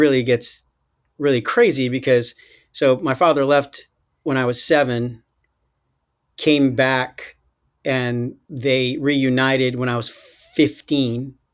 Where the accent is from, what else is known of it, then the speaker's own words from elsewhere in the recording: Brooklyn, New York, United States; So I was born and raised in Brooklyn, spent some time in the suburbs for a bit, but mostly in Brooklyn.